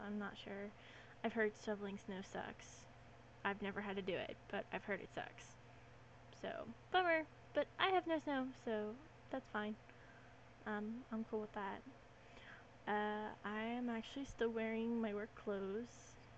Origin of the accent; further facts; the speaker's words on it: Arizona, United States; I'm from Arizona, the small state just above Mexico that almost nobody knows about, I guess.